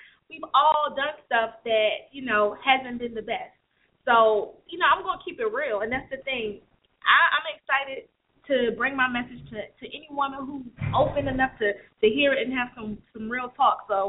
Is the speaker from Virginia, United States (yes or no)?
yes; Virginia, United States; I'm from Virginia, so